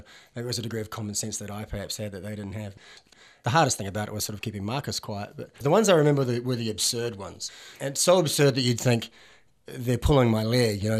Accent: Hamilton, Ontario, Canada; I grew up in Hamilton and cultural wasteland as it was. Maybe not so now, but it definitely was then. And just I came up here to go to university

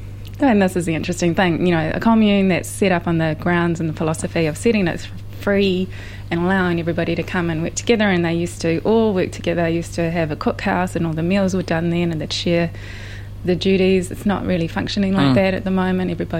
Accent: Tauranga, Bay of Plenty, New Zealand; I'm from Tauranga

